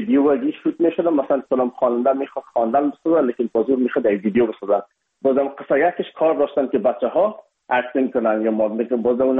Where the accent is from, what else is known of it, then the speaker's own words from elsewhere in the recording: Afghanistan; ما از افغانستان هستیم یکمک لهجه و فرق داشت